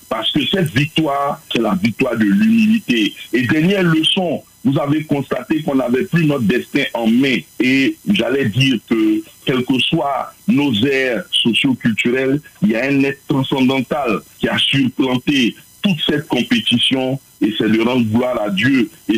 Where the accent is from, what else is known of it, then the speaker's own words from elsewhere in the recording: Côte d’Ivoire; En tant qu'Ivoirien, j'ai vécu avec beaucoup de difficultés cette défaite